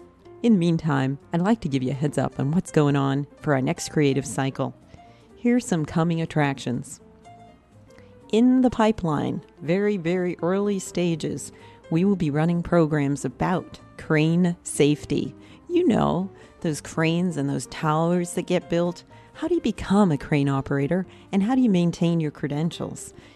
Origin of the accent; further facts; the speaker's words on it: Boston, Massachusetts, United States; accent: Boston; One thing I want to say up front, my Boston accent is back in full force.